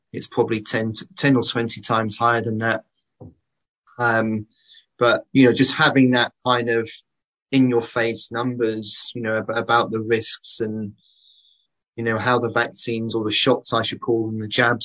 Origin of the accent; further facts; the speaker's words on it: Cheltenham, South West England, United Kingdom; from Cheltenham.